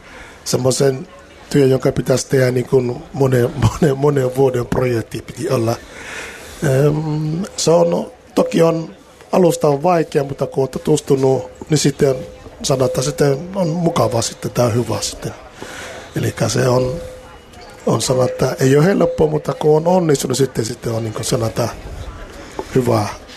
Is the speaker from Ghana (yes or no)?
yes; Ghana; Finnish is a second language; now in Finland; olen sanatta Gaanasta kotoisin, nykyään suomalainen. Ja 95 keväällä tulin Suomeen.